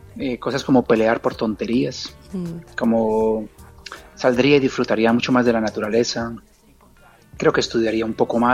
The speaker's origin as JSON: {"language": "Spanish", "country": "Colombia", "moved": "yes", "said": "aunque yo soy colombiano, pues yo ya no tengo mis raíces y mi cultura colombiana se ha enfocado mucho a estar más afuera de lo que es Colombia"}